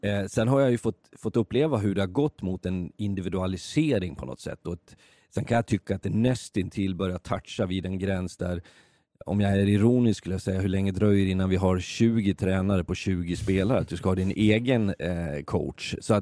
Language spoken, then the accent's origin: Swedish; Leksand, Dalarna County, Sweden; så var jag på några matcher i Leksand där jag kommer ifrån